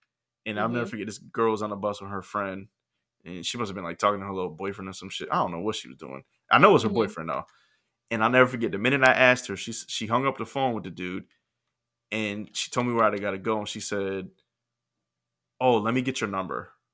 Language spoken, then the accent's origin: English; United States; I'm not walking around puffing my chest out that I'm from America.